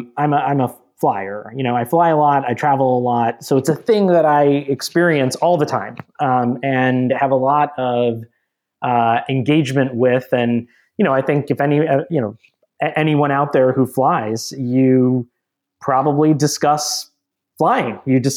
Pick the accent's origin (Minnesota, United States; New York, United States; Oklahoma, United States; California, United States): Minnesota, United States; also born or lived in Georgia; You know, I grew up largely in Minnesota and Georgia in areas that, you know, I wouldn't say were probably the most diverse in the country